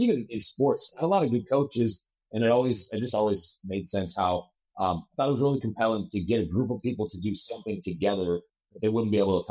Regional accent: Nebraska, United States; now in Florida, United States; Again, I'm from Nebraska, but now I'm in Florida.

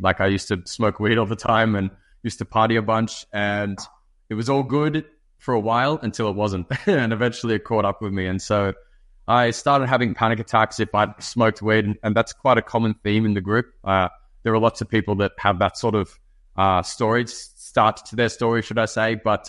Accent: Sydney, New South Wales, Australia; I'm from Sydney, Australia. I'm the lad down under. I'm 29 years old

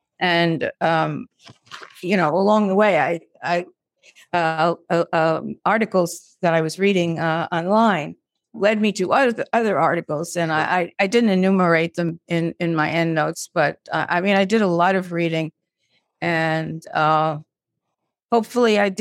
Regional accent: Brooklyn, New York, United States; And I was this pipsqueak from Brooklyn, and I was surrounded by debutantes.

